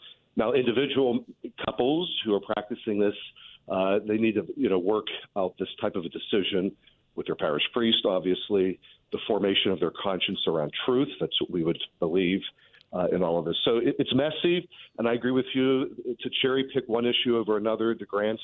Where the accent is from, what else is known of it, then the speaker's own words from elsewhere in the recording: Pittsburgh, Pennsylvania, United States; I'm from Pittsburgh, but down here as well